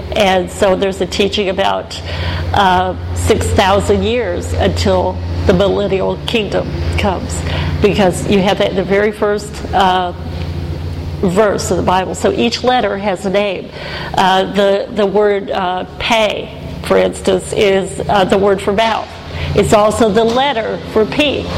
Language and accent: English; Lubbock, Texas, United States; excuse me, and I'm fighting a little thing today. So, I'm from Lubbock, Texas, and met my husband in Israel